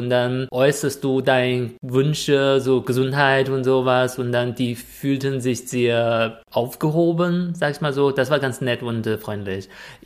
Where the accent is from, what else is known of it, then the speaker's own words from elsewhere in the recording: China; ich als Chinese, wenn ich langsam 35 werde